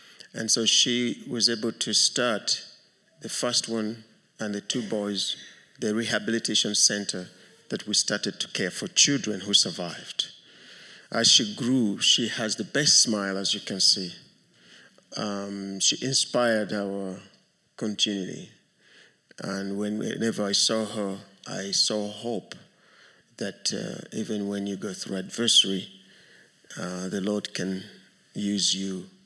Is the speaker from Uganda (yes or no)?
yes; Uganda; I'm from Uganda